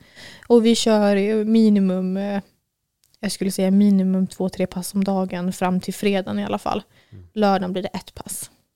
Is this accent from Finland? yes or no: no; Västerås, Västmanland County, Sweden; also born or lived in Arboga; Jag är från Västerås ursprungligen. Bodde i Arboga tills jag var 5. Men sen flyttade vi till Västerås.